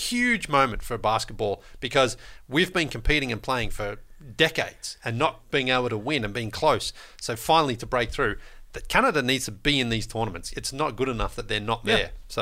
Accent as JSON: {"language": "English", "country": "Australia", "said": "Yeah, and one thing, as an Australian, what I love is seeing Joe and Paddy and Andrew Bogue when he played"}